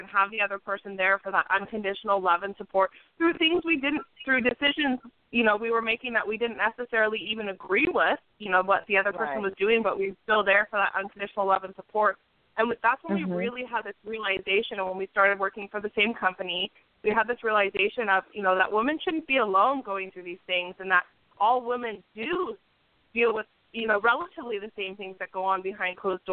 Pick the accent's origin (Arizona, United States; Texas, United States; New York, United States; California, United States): California, United States; moved away as an adult; now in Washington, United States; we were born and raised in California, and Sarah moved up to Washington State about 13 years ago, 4 years after that. So I've been up here for about 9 years.